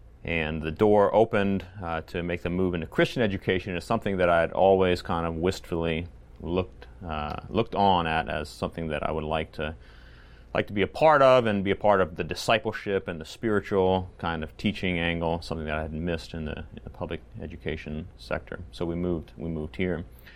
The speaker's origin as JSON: {"language": "English", "town": "Lynchburg", "region": "Virginia", "country": "United States", "tie": "born or raised there", "also_born_or_lived": "Lancaster", "said": "I grew up in the Lynchburg, Virginia area. Lived there from 1979 to about 2000. Grew up there, went to church there, had a great experience, Bethel Mennonite Church"}